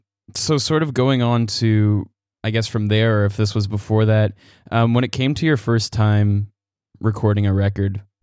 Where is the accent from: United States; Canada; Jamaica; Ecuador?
Canada; Winnipeg, Manitoba; Yeah, I am from Winnipeg. So, and I'm also probably much younger, so let alone Winnipeg's music scene.